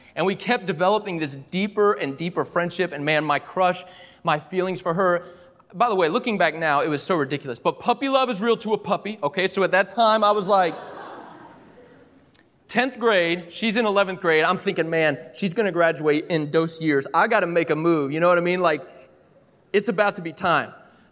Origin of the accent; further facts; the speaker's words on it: Tennessee, United States; I grew up in East Tennessee, all right? And so she had this Southern drawl about her.